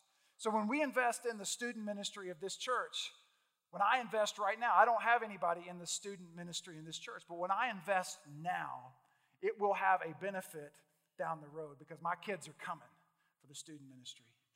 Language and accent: English; Louisville, Kentucky, United States; I'm from Louisville.